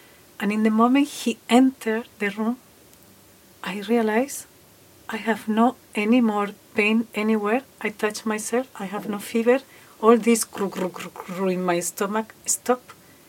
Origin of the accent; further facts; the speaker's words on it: Spain; English is a second language; because I am hearing you in my language. I am from Spain.